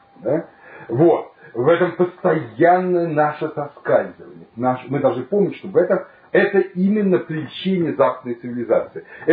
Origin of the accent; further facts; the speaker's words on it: China; Russian is a second language; я же в детстве жил в Китае, и очень китайскую культуру знаю не понаслышке.